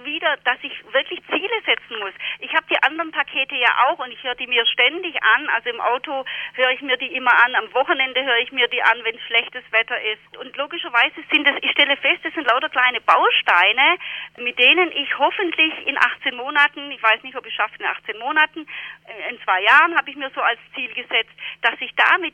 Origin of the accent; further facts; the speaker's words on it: Baden-Württemberg, Germany; Meine liebe Mama, die hatte ein Lebensmittelgeschäft in meinem Dorf, wo ich herkomme, in der Nähe von Stuttgart.